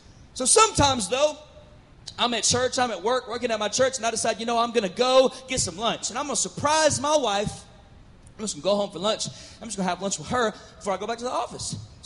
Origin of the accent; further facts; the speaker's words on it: the South, United States; I'm from the South, y'all.